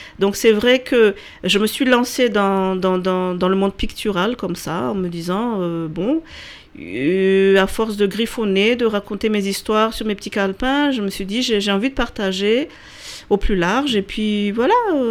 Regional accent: Toulouse, Occitanie, France; Moi, je suis toulousaine.

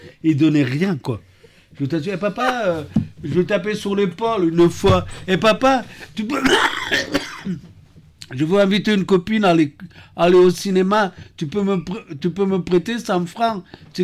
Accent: Portugal; Par contre, je tiens à dire un truc. Moi, je suis portugais.

